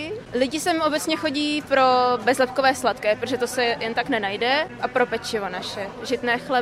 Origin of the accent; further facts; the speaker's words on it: Prague, Czechia; My jsme ze Žižkova, jsme rodina pekárna a já jsem dcera. Jsem vlastně od 8 let, tak tady v tom vyrůstala